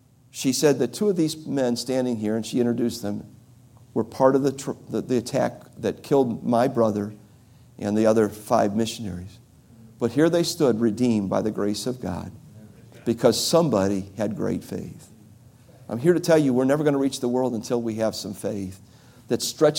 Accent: Cleveland, Ohio, United States; when I was a boy growing up in Cleveland, Sunday morning, I was probably, I think, junior high

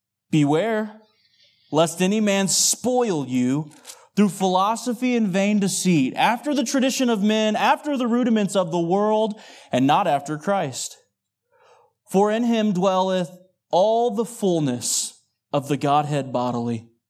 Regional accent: Texas, United States; Now, I grew up in Texas. We're beef eaters.

